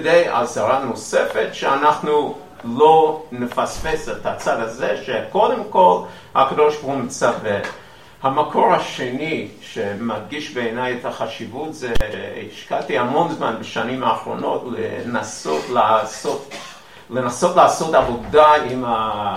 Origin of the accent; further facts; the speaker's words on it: Queens, New York, United States; now in Israel; נולדתי דתי, גדלתי דתי, הייתי בבית ספר יסודי או ישיבה ישיבת פרס מושה, שזה קשור קצת לעולם החרדי, אבל יותר מצד הרבנים, פחות מצד הקליינטל בקווינס